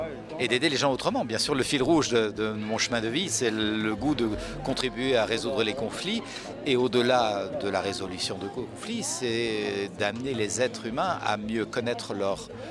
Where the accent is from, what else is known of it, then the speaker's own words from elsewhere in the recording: Belgium; je suis belge